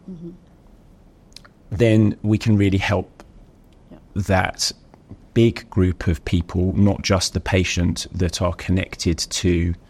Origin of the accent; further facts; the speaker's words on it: Cambridge, East of England, United Kingdom; But so I'm a chemist from Cambridge.